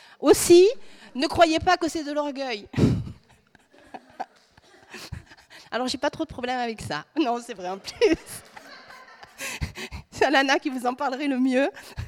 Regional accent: France; Souvent, en tant que Français, on a appris à dire, mais non, arrête.

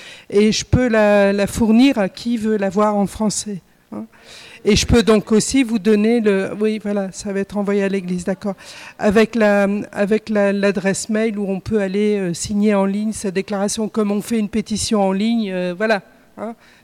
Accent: Grand Est, France; en tant qu'Alsacienne, je demande pardon pour tout le sang qui a été versé sur notre terre

